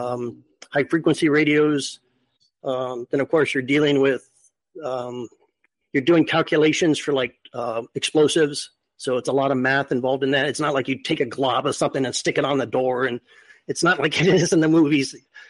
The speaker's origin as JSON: {"language": "English", "region": "California", "country": "United States", "lives_now": "Savannah, United States", "said": "So I came from Southern California. So I came on the other side of the United States. I didn't know anybody."}